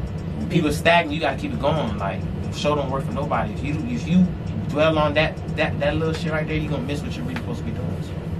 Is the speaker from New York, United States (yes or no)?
no; Florida, United States; Because I was like, bro, I'm coming from Florida, bro. Everybody knows me.